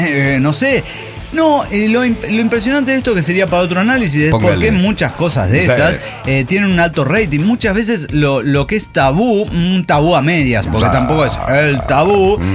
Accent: Oaxaca, Mexico; de Oaxaca, México.

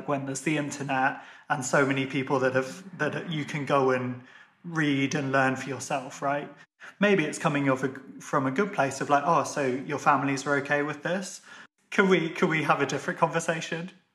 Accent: Ireland; accent: like a BBC newsreader; I've got a bit of that with being Irish, that sometimes people will honestly get offended that I don't support England and everything.

